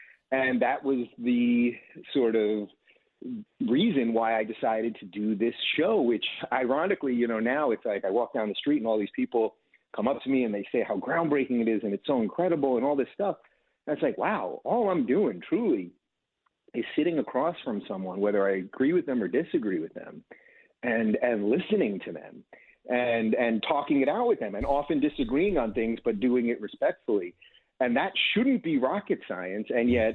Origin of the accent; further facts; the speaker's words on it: New York, United States; I was a liberal my whole life. I come from New York. My family wasn't involved in politics per se, but was always arguing about politics.